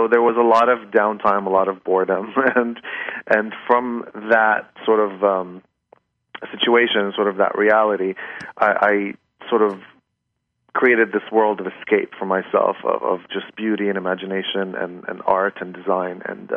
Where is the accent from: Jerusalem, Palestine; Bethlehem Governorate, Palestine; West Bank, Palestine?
West Bank, Palestine; Ramallah; I grew up in the Masyun area, which is sort of a quieter, hilly area that has much changed now.